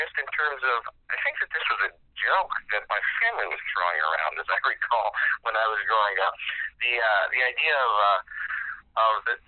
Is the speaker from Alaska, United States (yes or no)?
yes; Sitka, Alaska, United States; But with that being said, yeah, Alaska's, growing up in Sitka